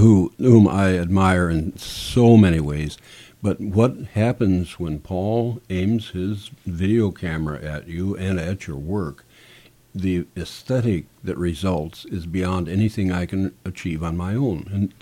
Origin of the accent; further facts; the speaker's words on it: Minot, North Dakota, United States; And I grew up in Minot, North Dakota, and to this day, I have delusions of adequacy that follow me wherever I go.